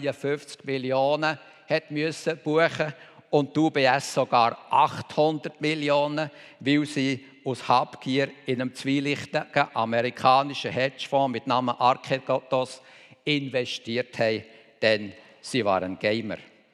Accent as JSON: {"language": "German", "country": "Switzerland", "said": "Denn wir sind ja Schweizer."}